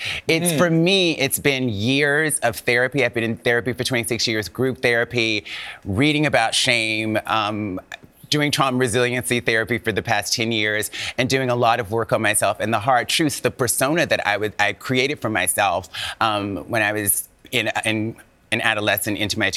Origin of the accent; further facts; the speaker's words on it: Mobile, Alabama, United States; I'm from Mobile, Alabama.